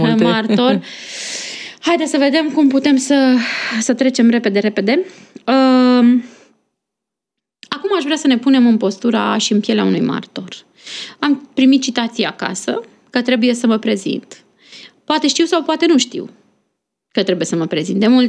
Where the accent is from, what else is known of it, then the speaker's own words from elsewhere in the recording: Bucharest, Romania; Sunt șofer, circulam prin Iași, sunt din București.